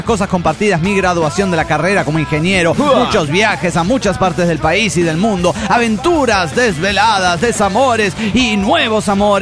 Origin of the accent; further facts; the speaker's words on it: Villahermosa, Tabasco, Mexico; de Villahermosa, Tabasco, México.